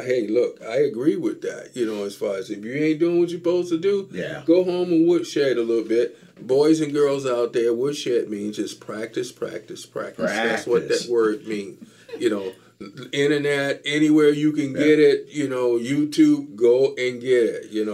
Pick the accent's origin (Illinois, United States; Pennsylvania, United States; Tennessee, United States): Illinois, United States; Chicago; because growing up in Chicago, the old guys would tell me, young man, you got to know how to play with feeling.